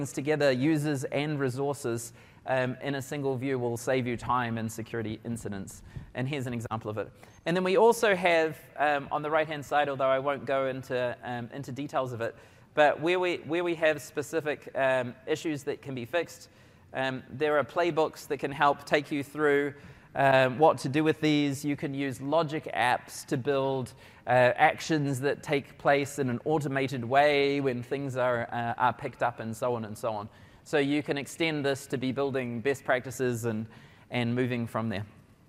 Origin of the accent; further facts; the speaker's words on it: New Zealand; because I'm a New Zealander